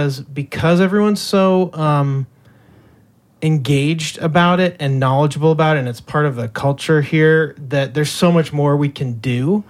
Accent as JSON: {"language": "English", "region": "Maine", "country": "United States", "tie": "born or raised there", "said": "I grew up in Southern Maine."}